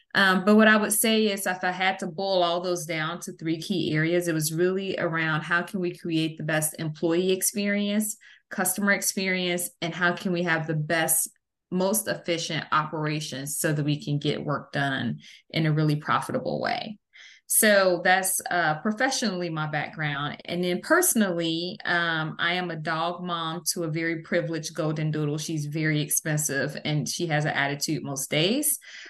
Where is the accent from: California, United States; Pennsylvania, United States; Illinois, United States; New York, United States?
Illinois, United States; Chicago; now in Dallas, United States; So my background is I am a Chicagoan now living in Dallas, Texas.